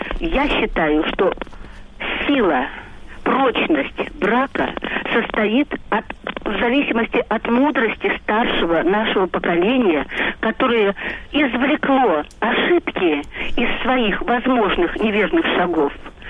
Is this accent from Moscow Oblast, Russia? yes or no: no; Saint Petersburg, Russia; Добрый день, я из Петербурга